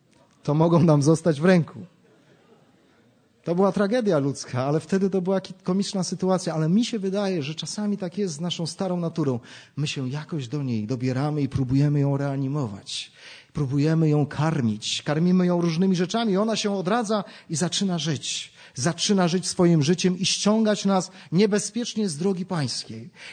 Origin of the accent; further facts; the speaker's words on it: Gdańsk, Pomeranian Voivodeship, Poland; a jestem z Gdańska, więc w Brzeźnie mieliśmy szkołę